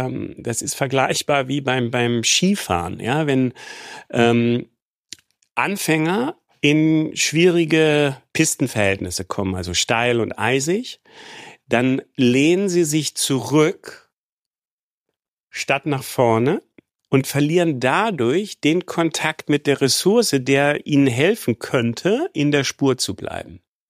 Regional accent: Hamburg, Germany; Ich bin ja in Hamburg aufgewachsen

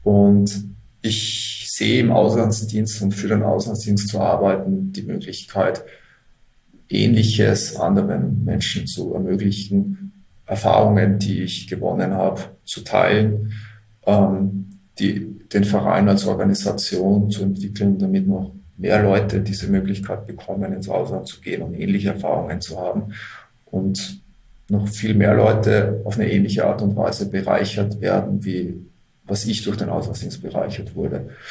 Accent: Austria

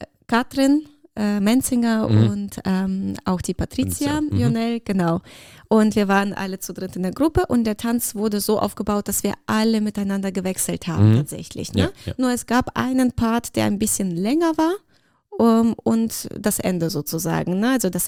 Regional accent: Russia; accent: Russian; German is a second language; Mit meinem russischen Akzent.

